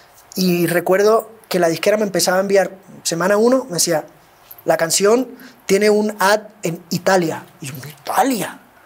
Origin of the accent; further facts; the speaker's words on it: Puerto Rico; cuatro puertorriqueño, tenía esa esencia de nuestra tierra. ¿Sabes? Era como un humilde homenaje a mi tierra, que yo amo y que la defiendo